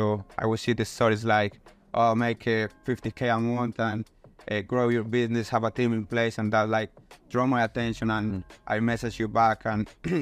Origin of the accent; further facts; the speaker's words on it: Colombia; English is a second language; moved away as an adult; also born or lived in Australia; Yeah, so I'm originally from Colombia, so I went to Australia when I was 19 years old.